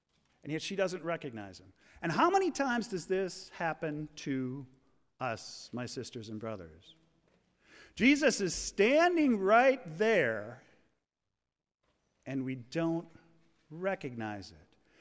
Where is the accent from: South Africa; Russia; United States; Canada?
United States; Appleton, Wisconsin; when I was a child growing up in Appleton, I was terrified of dying.